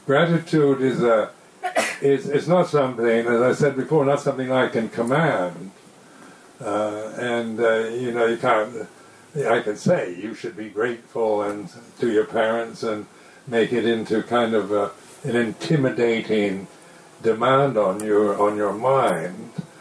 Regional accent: Seattle, Washington, United States; And I was born in Seattle. It was a hometown, and we lived in a nice parkland area.

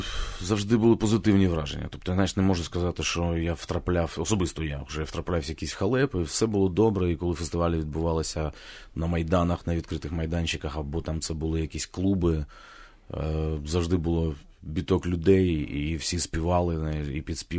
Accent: Kharkiv, Kharkiv Oblast, Ukraine; а ми ж харків'яни, ми ж вперті, ми ж з Салтавки.

